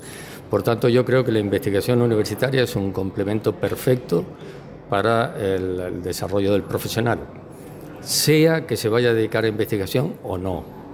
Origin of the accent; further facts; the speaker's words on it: San Luis, Argentina; moved away as an adult; also born or lived in Spain / San Juan, Argentina; O sea, yo nací en España, pero viví de niño en San Luis, fui a la escuela en San Luis, luego hice la carrera universitaria en San Juan y ya salí al mundo internacional y ya no volví.